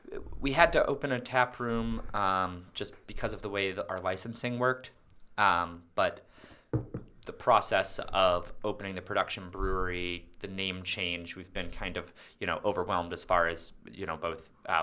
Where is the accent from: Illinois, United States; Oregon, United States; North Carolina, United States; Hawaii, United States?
Illinois, United States; Chicago; We grew up in Hyde Park.